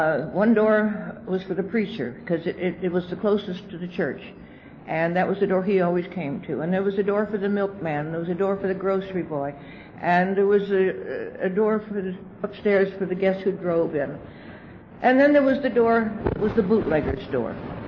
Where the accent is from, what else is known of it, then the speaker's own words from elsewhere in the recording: Kingston, Pennsylvania, United States; born there; I was born in Kingston, Pennsylvania, which is across the Susquehanna River, and I'm an only child.